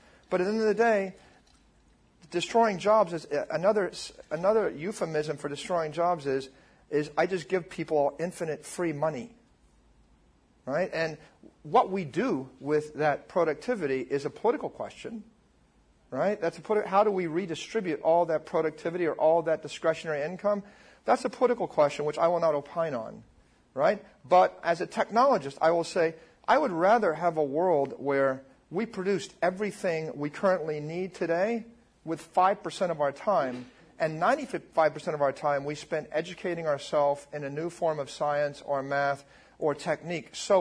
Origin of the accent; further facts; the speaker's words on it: Dayton, Ohio, United States; By the way, I went to Fairborn High School. I grew up outside of Dayton